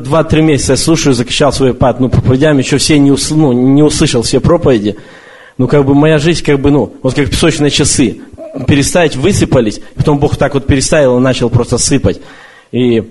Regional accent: Belarus; now in Massachusetts, United States; Я из Массачусетса … но я как бы сам, ну, с Белоруссии. И я помню, когда еще в Белоруссию в церковь ходил

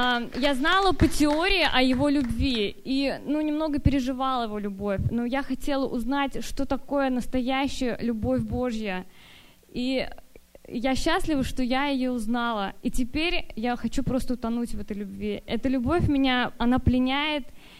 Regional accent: Los Angeles, California, United States; я из Лос-Анджелеса.

